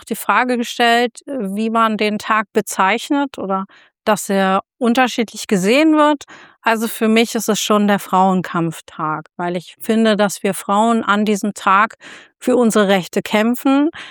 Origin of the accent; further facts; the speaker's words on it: Berlin, Germany; weil ich komme ursprünglich mal aus Kreuzberg.